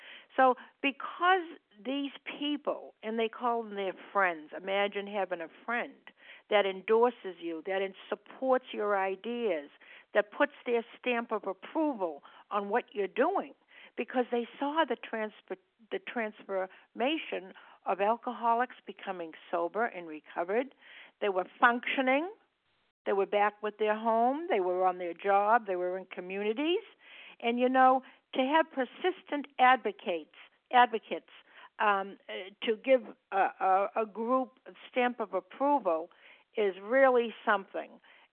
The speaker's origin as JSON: {"language": "English", "region": "Massachusetts", "country": "United States", "said": "I'm from Massachusetts. Good morning. Good morning."}